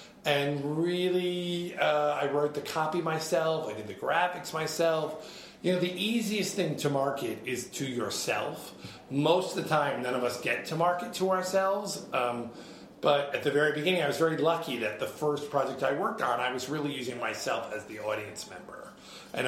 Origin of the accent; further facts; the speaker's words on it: Hyde Park, New York, United States; I grew up in Hyde Park, Rhinebeck area, and took the train down.